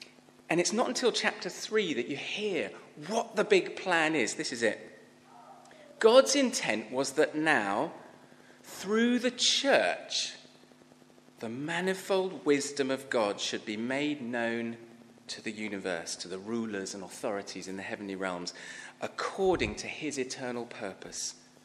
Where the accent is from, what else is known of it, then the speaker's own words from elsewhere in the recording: London, United Kingdom; now in Burry Port, United Kingdom; We live now in just a bit further west in Buryport. As Jim said, I'm originally from London, but came to South Wales